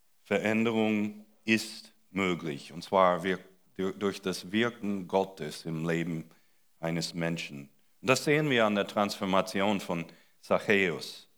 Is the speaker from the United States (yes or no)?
yes; United States; aber als Amerikaner vermisse ich das Rumbollen.